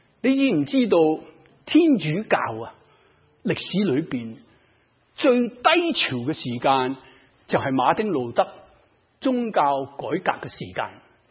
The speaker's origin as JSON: {"language": "Chinese", "region": "Guangdong", "country": "China", "said": "另外还有我们广东人有时候讲给你接受我"}